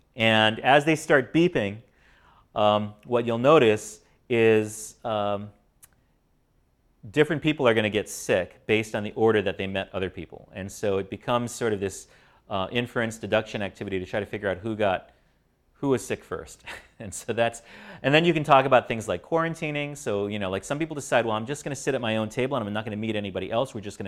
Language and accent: English; Hawaii, United States; So I'm from Hawaii. When we say hello to people, sometimes we say aloha.